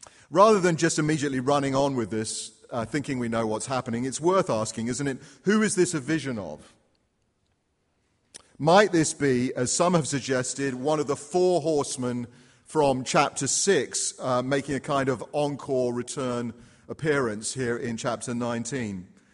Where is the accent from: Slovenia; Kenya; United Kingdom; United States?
United Kingdom; England; As an Englishman